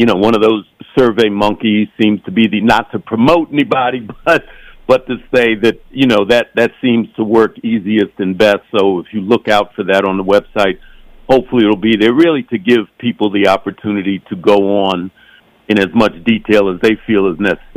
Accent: New York, United States; You know, I grew up in New York and was very familiar with WBAI.

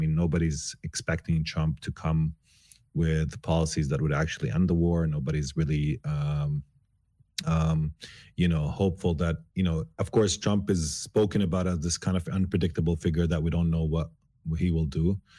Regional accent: Palestine; Well, I mean, when we were growing up in Palestine

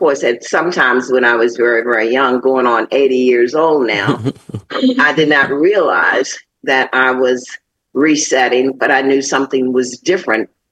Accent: Washington, District of Columbia, United States; growing up in Washington, D.C. used to be a safe haven. I could go northeast, where I grew up in northeast.

